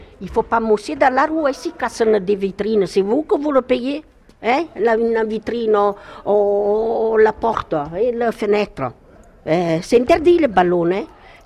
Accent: Italy; French is a second language; now in Beaucaire, France; Moi, je suis une immigrée, hein? Je suis italienne.

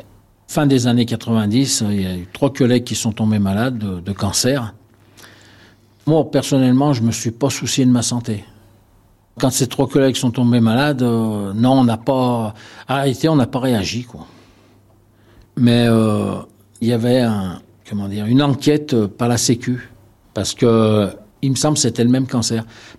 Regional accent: Givors, Auvergne-Rhône-Alpes, France; born there; je suis retraité, j'ai 66 ans, je suis né à Givors, c'est à peu près à mi-chemin entre Lyon et Saint-Étienne. À Givors, il y avait beaucoup d'entreprises, il y avait beaucoup de travail, c'était vraiment industriel.

